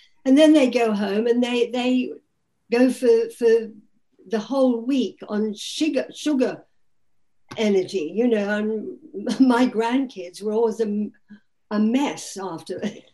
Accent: Australia; now in United Kingdom; I grew up in Australia.

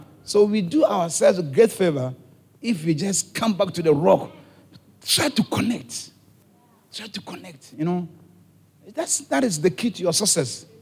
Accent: Haiti; I'm from Haiti

